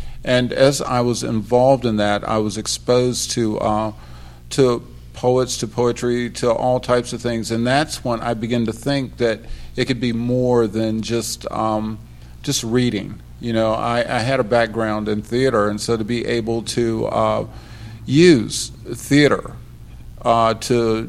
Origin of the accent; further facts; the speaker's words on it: Cleveland, Ohio, United States; also born or lived in Morgantown, West Virginia; I was born in Morgantown, West Virginia, but grew up in Cleveland, Ohio.